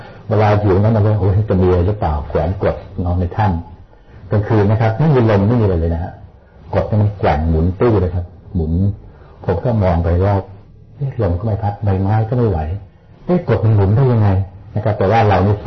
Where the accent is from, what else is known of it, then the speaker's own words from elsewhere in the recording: Bangkok, Thailand; คือเราเป็นคนกรุงเทพอะฮะไม่ค่อยคุ้นได้ยินเสียงนะ